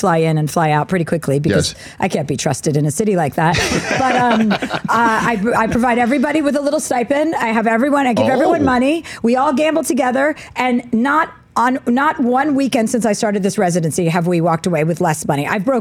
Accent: Livingston, New Jersey, United States; Wellmont Theater in Montclair. So I'm from Livingston.

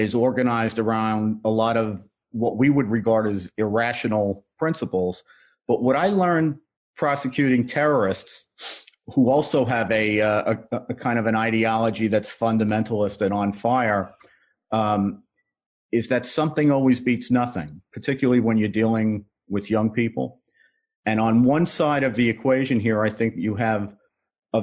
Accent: New York City, New York, United States; But I grew up in the Bronx in the 1960s and 70s, high crime.

